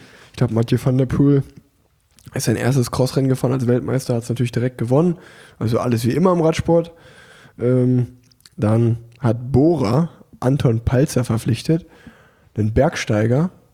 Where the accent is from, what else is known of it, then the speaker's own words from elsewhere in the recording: Cologne, North Rhine-Westphalia, Germany; Wir kommen alle aus Köln.